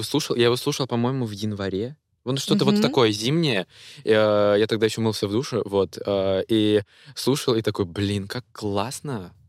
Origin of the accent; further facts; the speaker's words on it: Kaliningrad, Kaliningrad Oblast, Russia; но на всю жизнь я из Калининграда никуда не уеду. Тут морюшка, все родное.